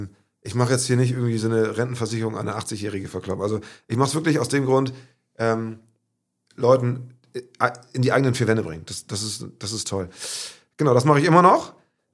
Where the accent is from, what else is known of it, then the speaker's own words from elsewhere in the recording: Pinneberg, Schleswig-Holstein, Germany; Ich bin tatsächlich gebürtiger Pinneberger.